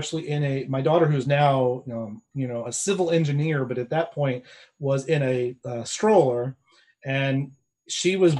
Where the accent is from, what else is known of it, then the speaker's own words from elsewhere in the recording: Illinois, United States; now in Baltimore, United States; And now I'm not from Baltimore originally. I didn't move here until the late 80s. I grew up in Illinois, but I grew up here after the Colts had moved away.